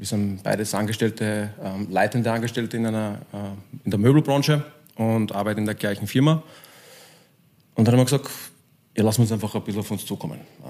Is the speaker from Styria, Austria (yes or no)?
yes; Graz, Styria, Austria; ich bin ja Grazer